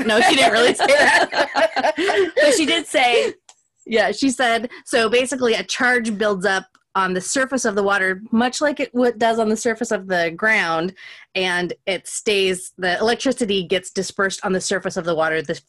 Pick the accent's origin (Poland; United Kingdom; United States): United States; Logan, Utah; So growing up in Logan in the late 80s, early 90s, there was very much like the whole nation was in the grip of that whole satanic panic thing.